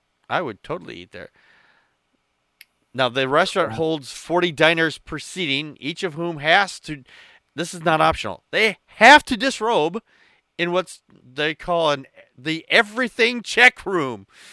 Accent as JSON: {"language": "English", "region": "Wisconsin", "country": "United States", "said": "Yeah, I'm from Wisconsin."}